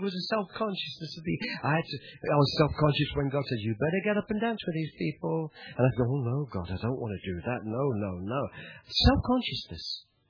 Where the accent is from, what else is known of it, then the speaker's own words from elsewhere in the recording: England, United Kingdom; I'm an Englishman set free. Stiff upper lip, you know.